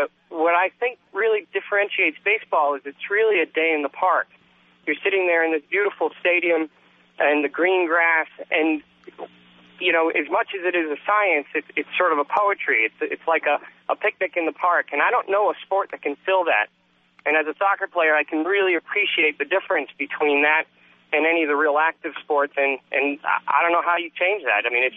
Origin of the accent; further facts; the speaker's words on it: France; also born or lived in South America; I grew up abroad in France and in South America, so I grew up playing soccer.